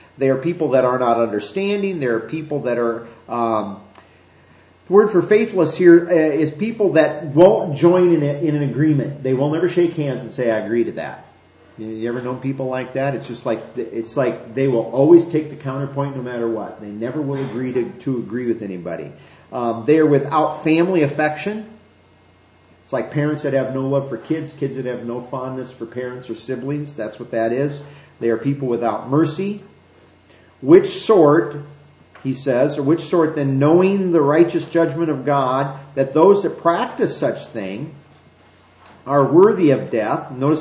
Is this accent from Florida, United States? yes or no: no; Iowa, United States; Thinking of my home state that is just in Iowa